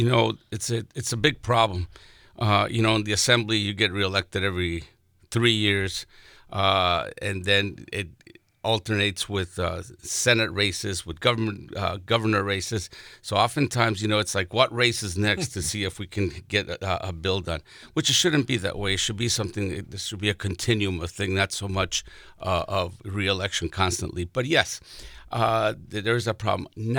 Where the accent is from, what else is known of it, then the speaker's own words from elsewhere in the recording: Colombia; now in United States; you know, I came from Colombia. My family came from Colombia. We've gone through years of terrorist activity by the guerrillas and Pablo Escobar and the cartels and everything.